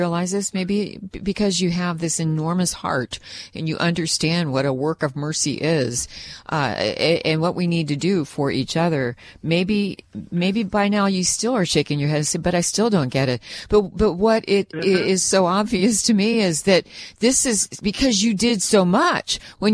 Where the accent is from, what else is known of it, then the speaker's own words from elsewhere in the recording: Chicago, Illinois, United States; it's a story about a woman in my hometown of Chicago